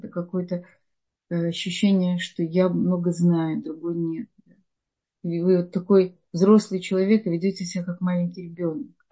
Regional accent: Odesa, Odesa Oblast, Ukraine; Я сама из Одессы, я видела семьи из Одессы

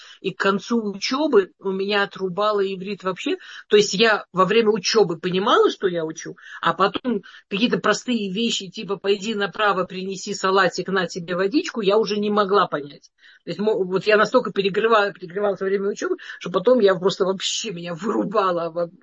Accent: Russia; Russian is a second language; Я приехала из России, я пыталась сама учить иврит

